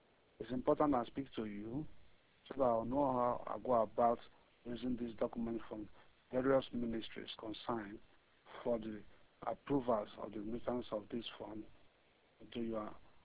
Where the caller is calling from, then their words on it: Nigeria; I'm calling from Nigeria.